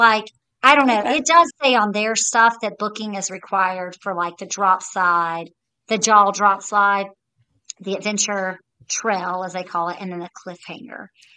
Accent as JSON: {"language": "English", "region": "the South", "country": "United States", "said": "Can't say it. I'm from the South. I apologize."}